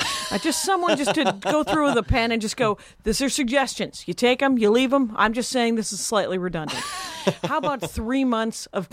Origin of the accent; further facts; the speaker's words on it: Milwaukee, Wisconsin, United States; This is in Milwaukee. I grew up in Milwaukee.